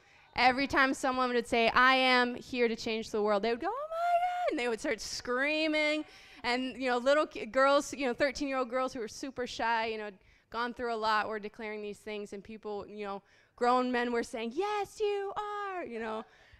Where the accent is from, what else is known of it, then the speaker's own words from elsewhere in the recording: Haiti; I was born and raised in Haiti